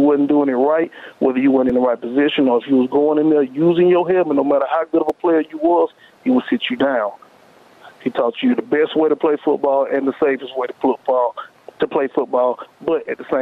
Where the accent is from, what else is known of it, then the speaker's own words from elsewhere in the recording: Opelika, Alabama, United States; Yeah, well, I'm actually from Opelika, so if you know anything about Opelika and Auburn, I grew up an Alabama fan.